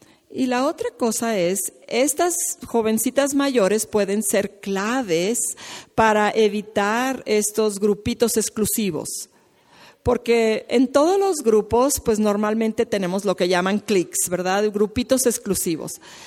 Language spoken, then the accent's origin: Spanish; Iowa, United States; Yo también soy de Iowa, pero estoy 4 horas de distancia de donde está Sara con su grupo.